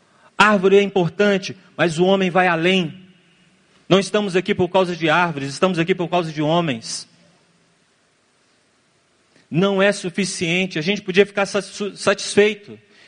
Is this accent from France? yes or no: no; Minas Gerais, Brazil; Eu sou mineiro, só sou bobo, mas não sou bobo.